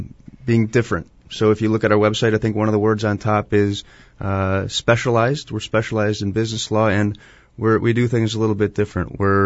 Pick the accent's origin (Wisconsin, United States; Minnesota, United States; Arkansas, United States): Wisconsin, United States; Green Bay; Yeah, I grew up in Green Bay, Wisconsin. Moved out to Colorado for college, went to law school in Madison, and kind of slowly made my way back home.